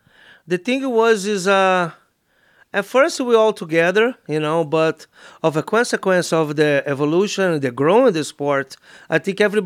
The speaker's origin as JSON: {"language": "English", "country": "Brazil", "tie": "born or raised there", "second_language": "English", "said": "wrestling and judo, you know, compete in judo for the Flamengo as a club in R"}